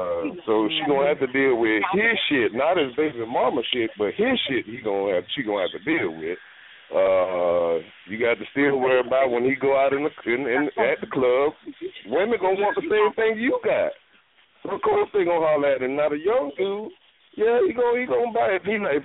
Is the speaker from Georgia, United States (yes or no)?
yes; Savannah, Georgia, United States; I'm from Savannah, Georgia.